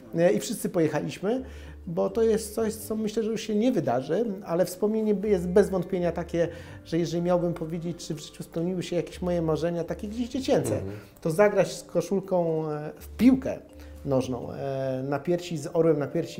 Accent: Wołomin, Masovian Voivodeship, Poland; pochodziłem z miasta, które miało wielkie korzenie takie powiedzmy piłkarskie, no bo ja jestem spod Warszawy, z Wołomina, gdzie był Wicher, gdzie był Huragan Wołomina

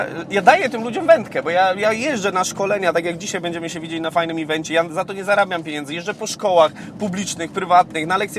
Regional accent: Silesian Voivodeship, Poland; tak jak u nas na Śląsku jest, wiesz, milion klubów sportowych, no bo są miasta blisko siebie, czy Górnik Zabrze, Piast Gliwice, Ruch Chorzów i tym podobne

